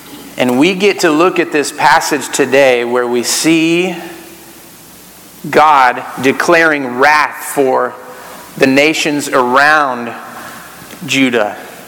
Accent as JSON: {"language": "English", "town": "Aledo", "region": "Texas", "country": "United States", "tie": "born or raised there", "said": "The apathy reminds me of a time when I was growing up in Aledo. We had a few acres, and most people around us had a few acres."}